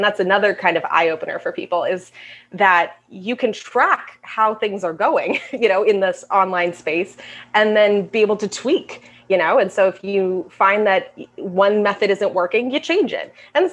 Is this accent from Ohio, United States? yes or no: no; Massachusetts, United States; I'm normally from Massachusetts, but I'm hiding at my mother-in-law's down in Florida, which we are loving.